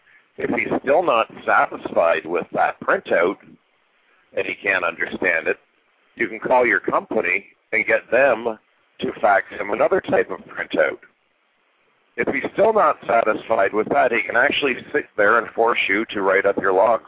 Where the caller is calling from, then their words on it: Ontario, Canada; I'm calling from Ontario, so I know a lot of what you're saying about the Canadian side.